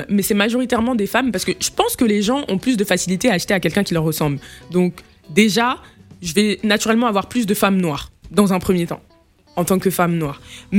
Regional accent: Île-de-France, France; Alors, je suis née à Neuilly-sur-Seine, dans un petit hôpital de Neuilly, dans l'hôpital de Neuilly.

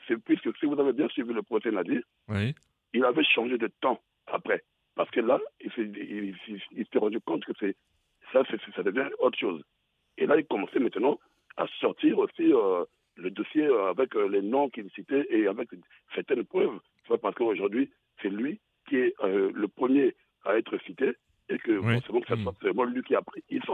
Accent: Republic of the Congo; Moi, j'ai vu ça chez moi au Congo-Brazzaville.

